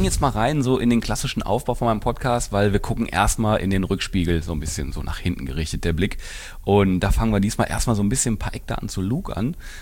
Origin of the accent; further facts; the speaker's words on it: Essen, North Rhine-Westphalia, Germany; und ich bin ja auch ein Essener.